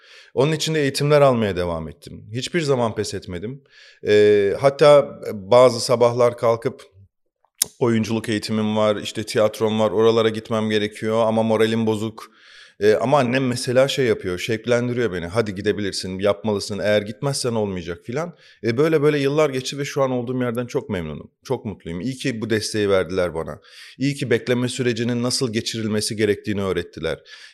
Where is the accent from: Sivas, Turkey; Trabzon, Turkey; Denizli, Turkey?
Sivas, Turkey; Ben Sivas'ta doğdum, büyüdüm. Orası işte metropol şehirlere göre çok fazla gelişmemiştir.